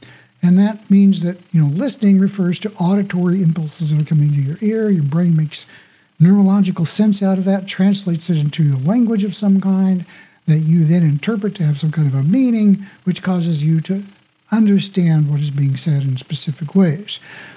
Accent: Oklahoma, United States; Okay, so I was born and raised in Oklahoma, so I come by that kind of a thing authentically, you might say.

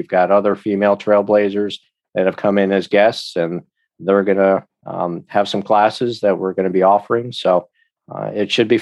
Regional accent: Buffalo, New York, United States; I'm originally from Buffalo, so I will always support them.

